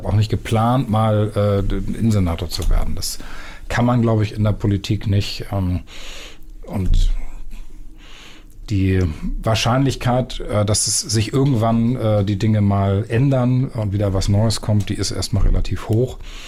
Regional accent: Büsum, Schleswig-Holstein, Germany; now in Hamburg, Germany; ich bin in Dithmarschen und Büsum groß geworden

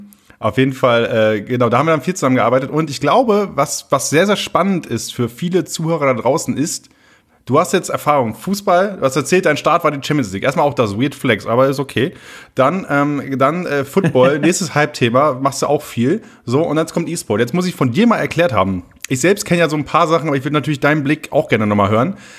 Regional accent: Oldenburg, Lower Saxony, Germany; weil Oldenburg ist halt so meine Heimat, ne?

